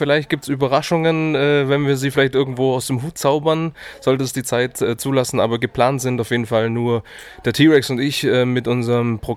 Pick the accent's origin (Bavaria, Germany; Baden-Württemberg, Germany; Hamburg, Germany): Baden-Württemberg, Germany; Ulm; Ich komme auch hier aus Ulm und ich bin Rapper.